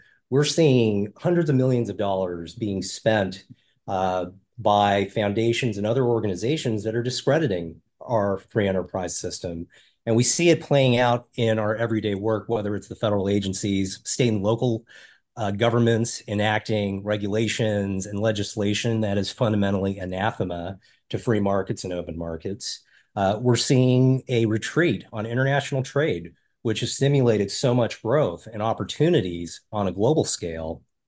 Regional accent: Las Vegas, Nevada, United States; I grew up in Las Vegas, Nevada, of all places.

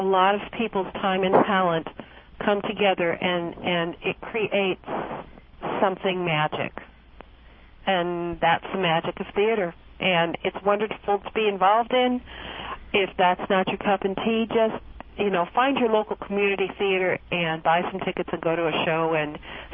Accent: Missouri, United States; Well, when I was about five, I grew up in the St. Louis area.

